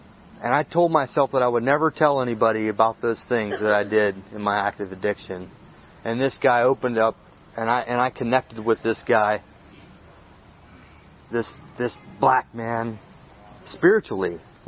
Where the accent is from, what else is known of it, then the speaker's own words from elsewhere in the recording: West Coast, United States; I'm from the West Coast, and it's all methamphetamines out there, and it's all laid back